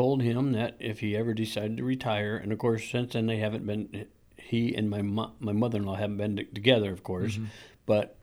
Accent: Gregory, South Dakota, United States; Yes, I was. I was born and raised there. I went to school in a couple of different schools there, and I was born in Gregory, South Dakota, and moved in Cologne, in that general vicinity

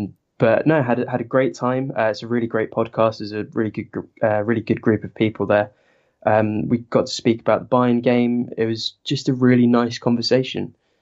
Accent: England, United Kingdom; you'd think that I probably am a Chelsea fan, what with the whole being English and everything.

